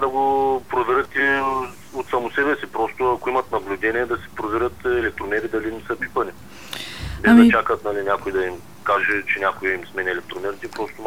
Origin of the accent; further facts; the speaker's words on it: Varna, Varna Province, Bulgaria; От Варна.